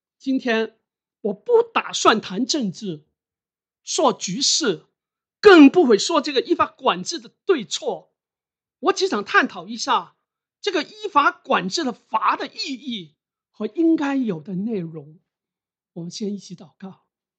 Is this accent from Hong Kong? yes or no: yes; Hong Kong; now in Canada; 我在香港成长。然后移民加拿大快30年了，期间我差不多每年都回香港，也有一段很长的时间我是在中国工作的，我有工作在那个国内，也差不多10多年的时间是经常在国内工作的，所以对两个地方我都非常熟悉。